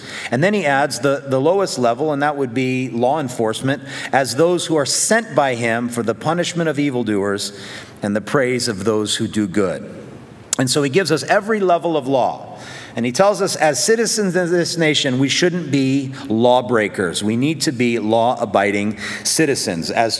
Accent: United States; I don't like to submit because I'm an American and I'm independent.

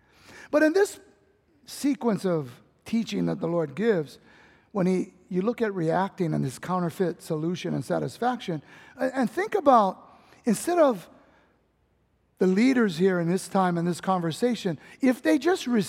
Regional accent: California, United States; I know I'm from Cali.

